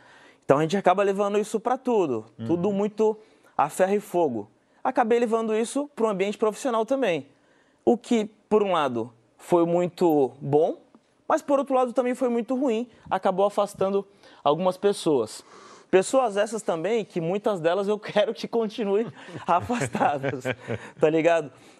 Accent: Guarujá, São Paulo, Brazil; Eu sou do Guarujá, litoral de São Paulo, de uma região que é bastante violenta e é bem menos flexível do que a capital, inclusive, né?

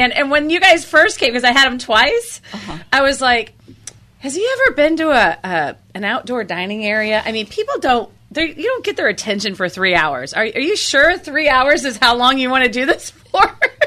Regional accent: Indiana, United States; I'm from Indiana. I'm from where Johnny Appleseed started.

